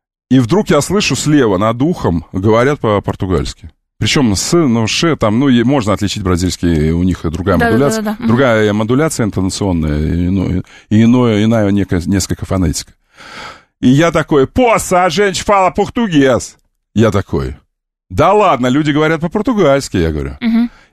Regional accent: Russia; как только они узнали, что я из России, они развернулись и ушли.

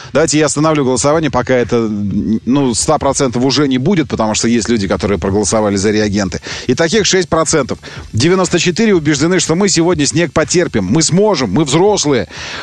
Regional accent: Sakha Republic, Russia; Я из Якутии, снег лежит 8 месяцев.

